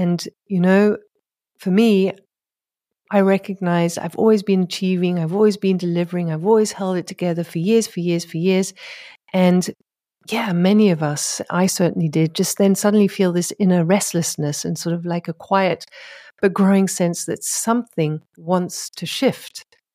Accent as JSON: {"language": "English", "region": "England", "country": "United Kingdom", "tie": "born or raised there", "said": "I also have an international background and I grew up in England, 17 years. So I have always been in both languages"}